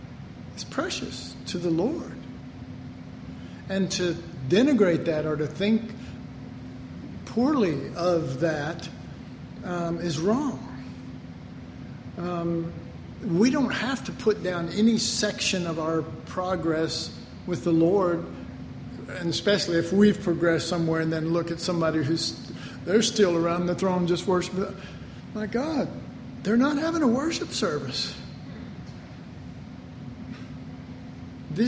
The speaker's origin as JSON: {"language": "English", "town": "Dallas", "region": "Texas", "country": "United States", "tie": "born or raised there", "said": "maybe that's just because I grew up in Oak Cliff and, you know, and all kind of junk like"}